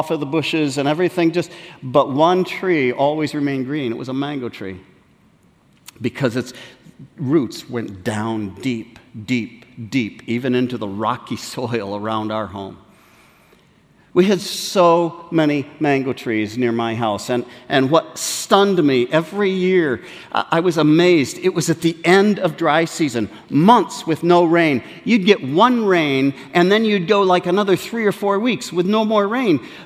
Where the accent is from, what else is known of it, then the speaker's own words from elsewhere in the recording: Côte d’Ivoire; I think of where I grew up in West Africa, in Côte d'Ivoire.